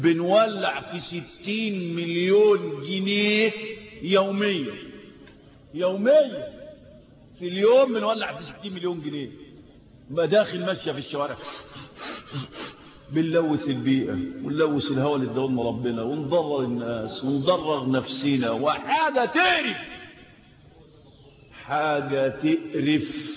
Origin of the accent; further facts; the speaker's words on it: Egypt; وجدوا إن عندنا في مصر ما يقرب من 30 مليون مدخن